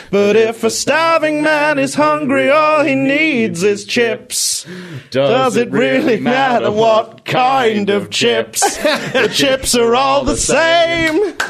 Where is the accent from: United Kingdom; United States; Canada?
United Kingdom; Reading, South East England; when I was a kid growing up in Reading, she was really weird. And that seemed very much something that you weren't meant to do in Reading.